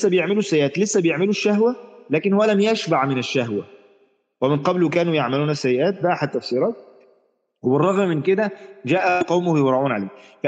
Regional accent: Egypt; انه يشتري النيش مثلا عندنا في مصر

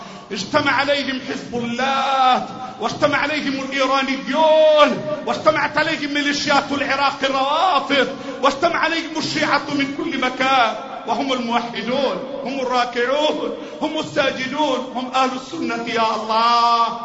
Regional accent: Egypt; اللهم احفظ بلدنا مصر

